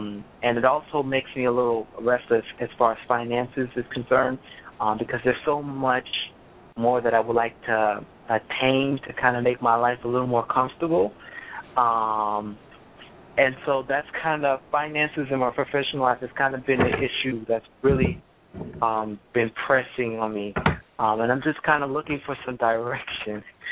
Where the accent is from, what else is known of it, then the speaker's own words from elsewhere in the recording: Miami, Florida, United States; I'm from Miami.